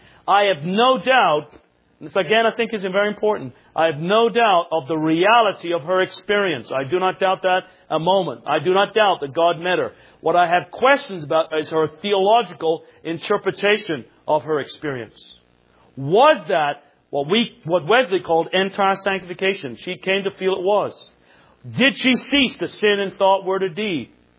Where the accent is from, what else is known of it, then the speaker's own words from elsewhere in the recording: Canada; I'm a Canadian.